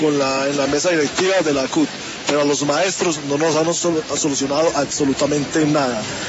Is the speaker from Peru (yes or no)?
no; Medellín, Antioquia, Colombia; Yo vengo de la ciudad de Medellín, de la institución educativa Fe y Alegría en Medellín.